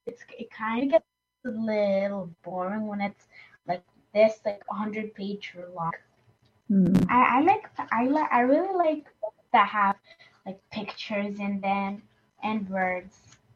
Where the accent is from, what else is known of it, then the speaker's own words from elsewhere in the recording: Hudson, New York, United States; I'm 9 years old, and I'm also from Hudson.